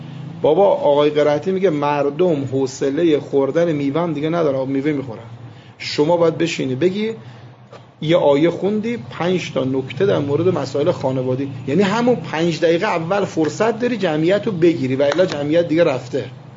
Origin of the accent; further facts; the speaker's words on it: Iran; گفتم من که اهل ایران هستم